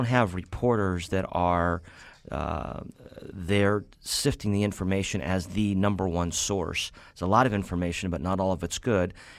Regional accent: Columbus, Ohio, United States; as a student enrolled at Ohio State growing up in Columbus, I grew up in a Democrat family, a conservative Democrat family.

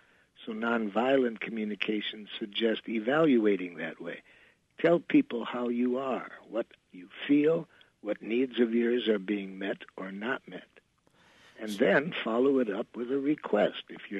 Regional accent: Detroit, Michigan, United States; Where I grew up in Detroit, We used to have a little poem.

